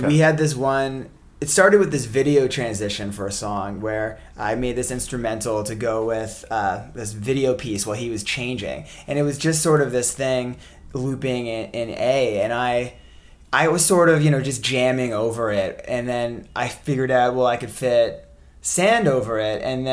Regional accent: Canada; That we're both Canadian.

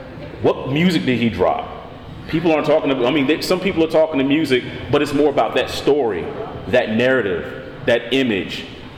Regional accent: Kannapolis, North Carolina, United States; Remember I told you I was from Kannapolis?

